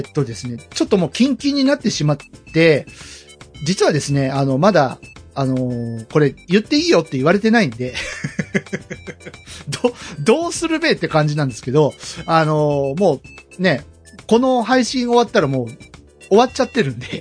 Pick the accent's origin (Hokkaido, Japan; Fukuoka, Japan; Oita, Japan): Oita, Japan; まずはですね、僕の地元ですね、大分の大規模火災